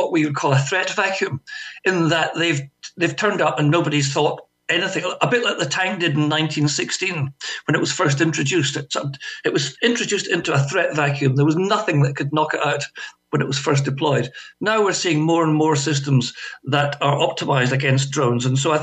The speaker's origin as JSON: {"language": "English", "town": "Glasgow", "region": "Scotland", "country": "United Kingdom", "tie": "born or raised there", "said": "So I had a year at Glasgow University, which is my hometown, obviously"}